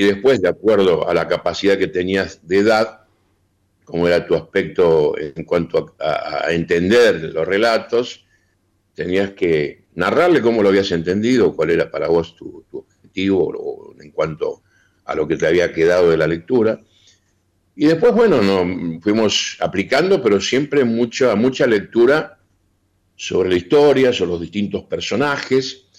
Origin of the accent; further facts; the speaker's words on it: Buenos Aires, Argentina; yo vengo de Buenos Aires, me crié en Floresta, que es un barrio de la capital.